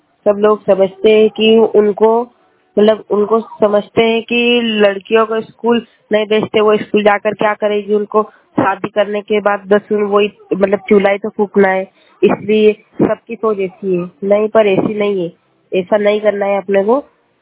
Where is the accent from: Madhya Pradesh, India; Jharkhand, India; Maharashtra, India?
Madhya Pradesh, India; Indore; मैं इंदौर से हूँ।